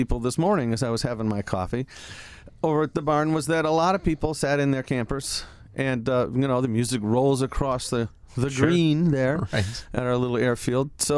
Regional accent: Michigan, United States; And when in my hometown, we had a new airport built. I think it was completed in about 1960.

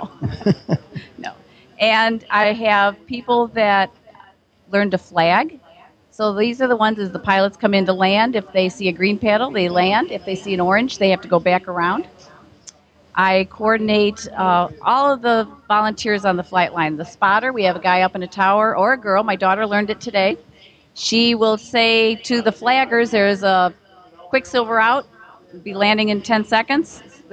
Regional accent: Essex, Illinois, United States; I'm from Essex, Illinois.

